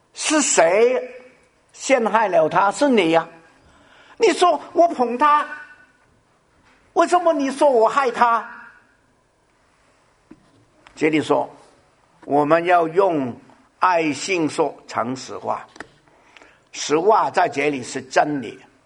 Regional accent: Guangdong, China; moved away; also born or lived in New York; 因为我是广东人，他也广东，我请你饮茶。我在纽约住了十五年，1985年就搬到这边来了。

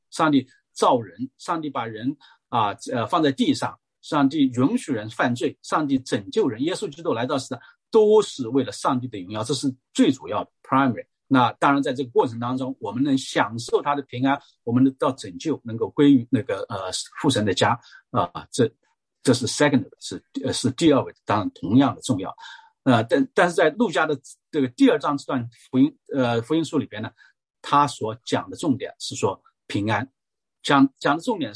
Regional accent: China; 而且我们中国人哈，那个现在当然那个政府反对这个那个过圣诞节

